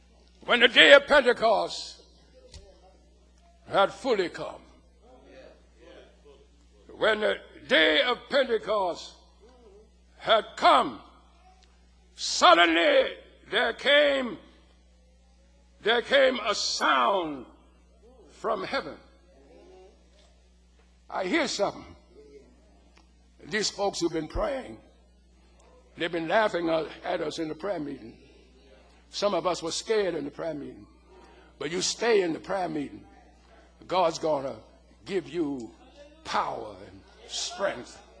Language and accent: English; Louisiana, United States; I'm from Louisiana. I'm from the dark side.